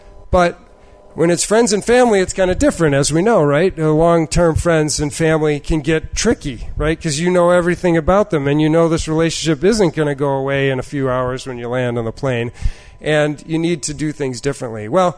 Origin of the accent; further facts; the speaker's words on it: Midwest, United States; So I don't know where Block Island is. I'm from the Midwest.